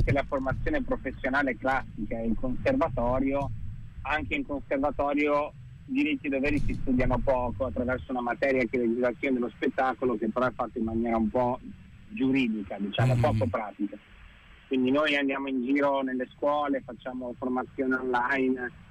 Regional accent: Bologna, Emilia-Romagna, Italy; Da Bologna, sì, sono bolognese.

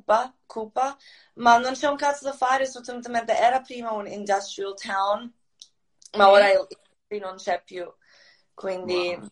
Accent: Sisak, Sisak-Moslavina County, Croatia; Italian is a second language; also born or lived in Zagreb; sono nata a Zagabria, ma sono di Sisak. Sono nata a Zagabria solo perché mia mamma ha detto io non faccio figli in questo paesino di merda.

